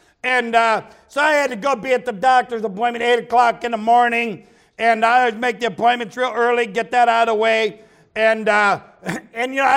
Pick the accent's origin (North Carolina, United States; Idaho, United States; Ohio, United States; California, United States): Ohio, United States; I'm from Ohio, okay? We don't have a coastline except up in Lake Erie